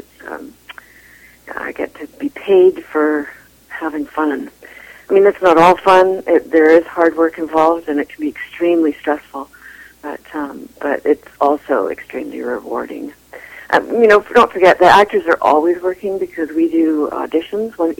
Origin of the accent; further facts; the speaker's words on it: Kamloops, British Columbia, Canada; born there; also born or lived in Toronto / Halifax; now in Vancouver, Canada; I was born here. I was born in Kamloops. I came back to Vancouver from Toronto because my sisters and my mother were here